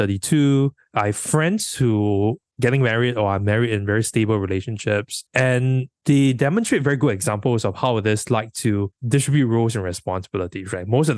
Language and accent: English; Singapore; as a Singaporean male, the amount of resentment you have with the system.